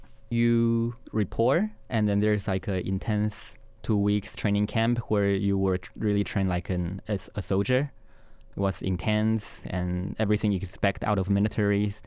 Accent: Taiwan; English is a second language; This idea of coming abroad to study was always in the back of my mind.

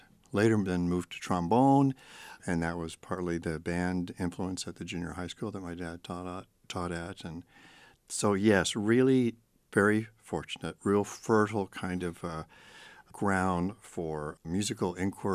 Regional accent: United States; So I felt, as a young boy and into my middle teens, as kind of a Canadian growing up in the States.

